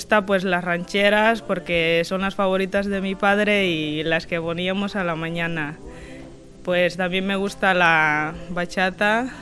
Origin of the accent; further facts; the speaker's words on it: Honduras; moved away; De Honduras.